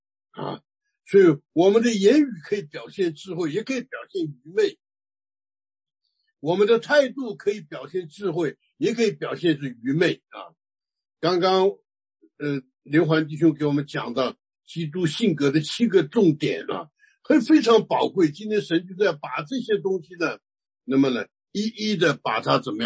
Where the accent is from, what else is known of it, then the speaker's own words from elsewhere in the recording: China; 我们中国人不是有一句话讲吗？一言既出，驷马难追啊。